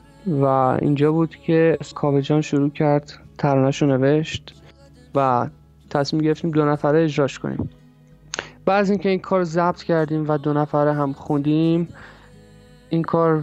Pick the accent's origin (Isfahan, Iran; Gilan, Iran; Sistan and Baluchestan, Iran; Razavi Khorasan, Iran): Razavi Khorasan, Iran; Mashhad; من الان از تهران با شما صحبت میکنم. من اصولا یه پام مشهد یه پام تهرانه کلا، برای اینکه بچه مشهدم، ولی خب تهرانم به خاطر کارم رفت آمد دارم فعلا تا بیام کلا تهران مستقر شم.